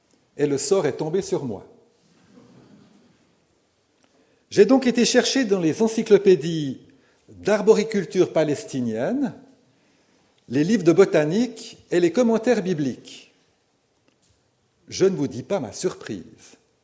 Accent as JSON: {"language": "French", "region": "Vaud", "country": "Switzerland", "said": "je suis vaudois moi-même"}